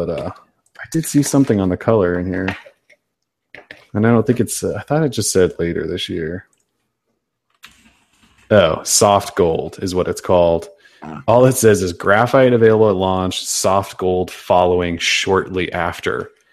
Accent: United States; being an American a-hole

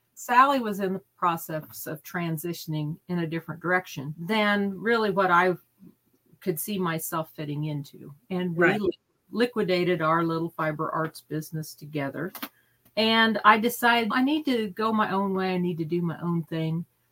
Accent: Kansas, United States; I grew up in Phillips County, which is rolling hills and beautiful country. Nemaha County is a lot like that, only with more trees.

